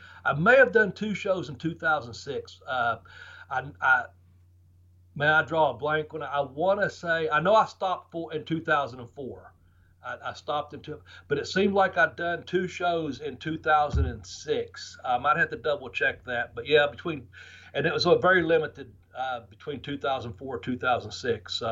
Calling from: Ashland, Kentucky, United States; I'm calling in from Ashland, Kentucky. Ashland. And it's the wasteland, man. I'm just down here in this little fucking coal mining where coal meets iron is what it's known as, Ashland, Kentucky.

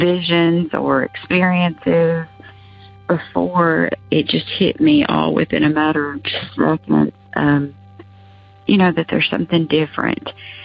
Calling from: Kentucky, United States; I'm calling from Kentucky.

